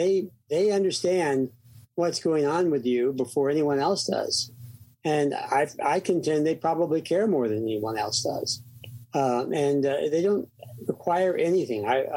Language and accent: English; Sikeston, Missouri, United States; I was born in 1947 in a small town called Sykeston, Missouri, 20,000 people.